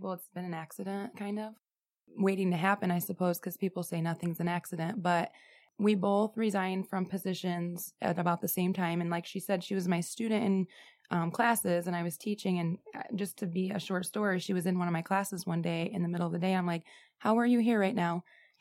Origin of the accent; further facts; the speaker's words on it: Niles, Michigan, United States; I am from Niles, Michigan, born and raised.